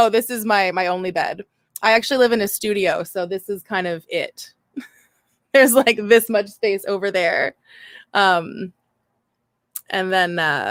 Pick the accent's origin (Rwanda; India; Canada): Canada; because I'm Canadian.